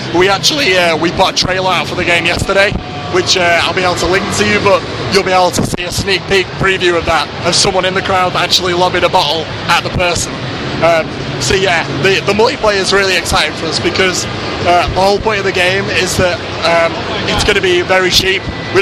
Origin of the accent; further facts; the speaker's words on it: Manchester, North West England, United Kingdom; I'm from Manchester as well